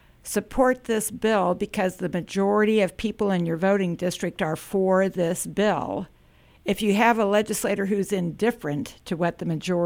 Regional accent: Kansas, United States; I'm from Kansas, so I'm not going to pretend to know what laws you've passed.

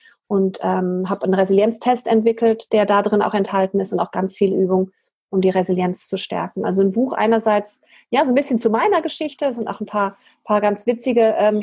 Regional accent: Kenya; ich bin in meinem ersten Leben bin ich in Kenia groß geworden

